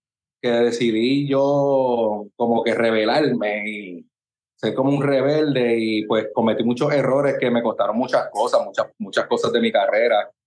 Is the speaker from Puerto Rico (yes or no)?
yes; Carolina, Puerto Rico; also born or lived in Santurce / Trujillo Alto; Y yo viví primero en Trujillo Alto, y después la mayoría de mi vida, podría decir, fue aquí en Carolina, en Metrópolis.